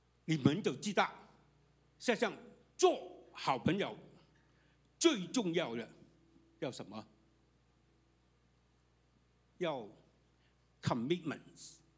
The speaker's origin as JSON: {"language": "Chinese", "country": "Hong Kong", "said": "我们香港人说叫老友"}